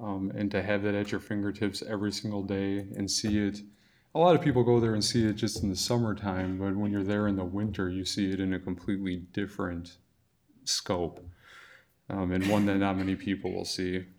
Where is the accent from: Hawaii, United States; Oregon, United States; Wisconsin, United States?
Wisconsin, United States; Milwaukee; born or raised there